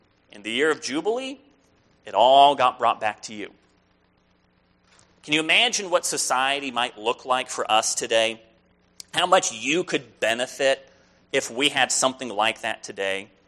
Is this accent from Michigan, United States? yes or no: no; Palm Springs, California, United States; I remember growing up in Palm Springs